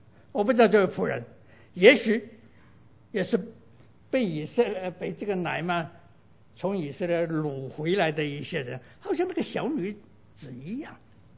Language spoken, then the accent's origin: Chinese; Guangzhou, Guangdong, China; 特别是我们广州人，就是说广州人说他那个大麻风就好像荔枝皮一样